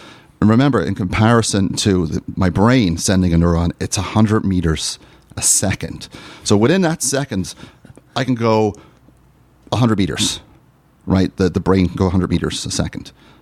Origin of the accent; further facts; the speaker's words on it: Ireland; I'm here today, I'm from Ireland, I'm here today